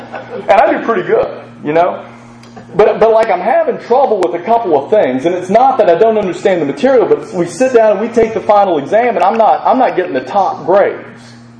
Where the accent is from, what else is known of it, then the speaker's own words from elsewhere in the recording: Tennessee, United States; Now, I grew up in West Tennessee in the 1980s, and it's a lovely place, right? But it's rural.